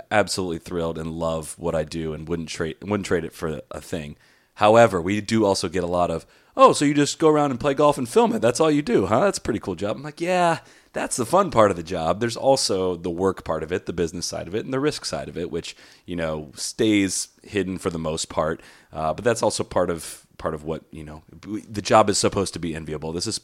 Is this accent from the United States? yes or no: yes; Dublin, Ohio, United States; now in Jacksonville, United States; I grew up in Dublin, Ohio, just outside of Columbus. I went to Miami University in Ohio.